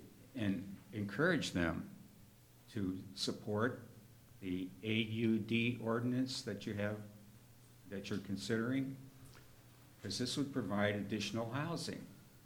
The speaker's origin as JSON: {"language": "English", "town": "Chicago", "region": "Illinois", "country": "United States", "said": "we're both from Chicago originally."}